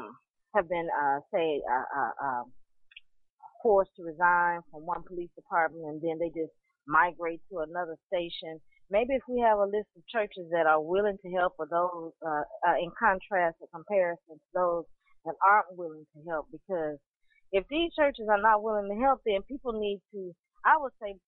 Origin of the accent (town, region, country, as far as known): Memphis, Tennessee, United States; born or raised there